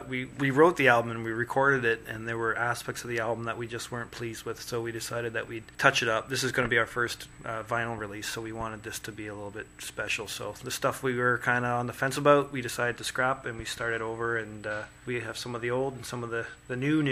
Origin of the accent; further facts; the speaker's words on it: Canada; we're Canadian, and we want to push that we're Canadian.